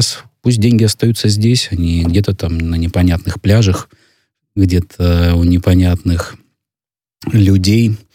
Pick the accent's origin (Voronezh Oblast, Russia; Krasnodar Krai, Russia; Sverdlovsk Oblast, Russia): Sverdlovsk Oblast, Russia; Yekaterinburg; Это мой родной город